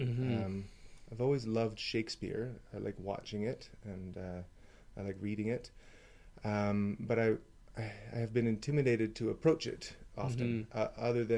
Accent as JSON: {"language": "English", "region": "Ontario", "country": "Canada", "tie": "born or raised there", "said": "I came here from Toronto. I grew up in Ontario."}